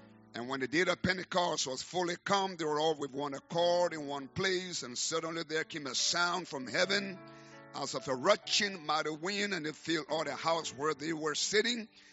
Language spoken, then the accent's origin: English; Liberia; accent: Liberian; Sometimes because of my funny accent from Liberia, people don't understand everything I speak.